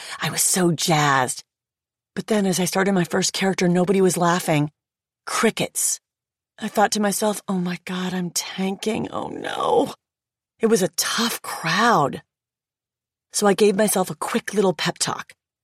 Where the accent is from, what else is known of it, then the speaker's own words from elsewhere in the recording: Cleveland, Ohio, United States; I'm a girl from Cleveland, Ohio, who really struggled and went through hard times.